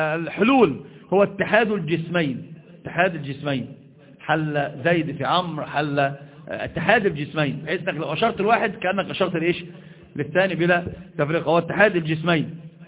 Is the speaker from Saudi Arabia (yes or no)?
no; Egypt; الحمد لله مش حد عندنا في مصر بيقول بذلك